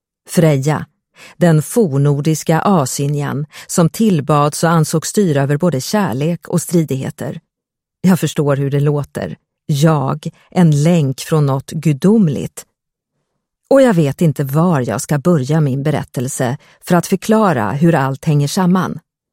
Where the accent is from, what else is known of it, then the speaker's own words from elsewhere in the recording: Stockholm, Stockholm County, Sweden; Hur kan då jag, en vanlig kvinna född och uppvuxen i Stockholm, hävda att jag skulle vara besläktad med en asynja?